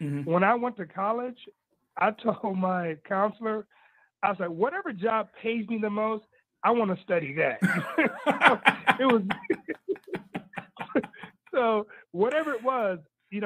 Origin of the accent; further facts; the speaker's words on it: Florida, United States; now in Denver, United States; Yeah, you know, the funny thing is, I'm from Florida originally. My dad moved this country from another country.